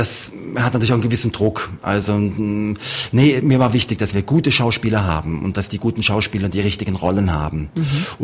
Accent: Waldshut, Baden-Württemberg, Germany; Ja, ich komme ja aus Waldshut, also wirklich im südlichen Zipfel von Deutschland, es hat einen Rhein, und dann kommt schon die Schweiz.

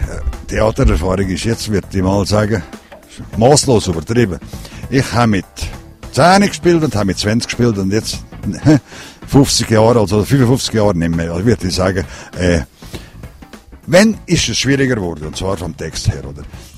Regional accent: Mörel, Valais, Switzerland; now in Münster, Switzerland; Ich bin nicht im Goms aufgewachsen, ich bin in Merl aufgewachsen. Vielleicht kehren das, dass ich nicht unbedingt einen Gommer Dialekt habe. Und bin jetzt seit 20 Jahren in Münster als Pensionierter.

